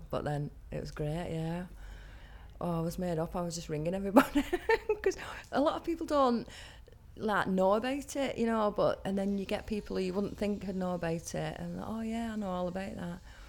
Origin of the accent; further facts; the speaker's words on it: Wigan, North West England, United Kingdom; I'm 40 and I'm from Wigan.